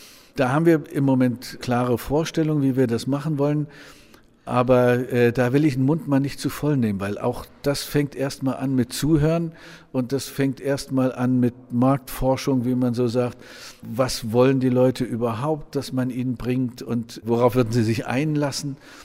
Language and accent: German; East Germany, Germany; Ich bin Ossi und habe also die gesamten Schwierigkeiten nach der Wende, die gesamte Problematik nach der Wende mitbekommen.